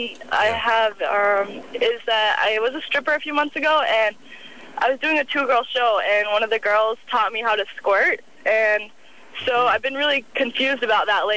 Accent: Delano, California, United States; In California.

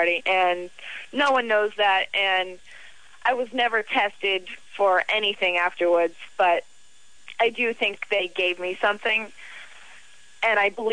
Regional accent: Boston, Massachusetts, United States; I'm from Boston.

